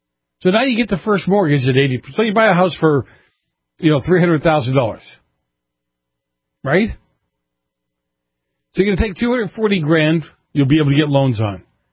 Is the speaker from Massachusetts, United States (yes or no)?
yes; Massachusetts, United States; when I grew up in Massachusetts, government jobs were, you know, Massport, the MBTA, transportation.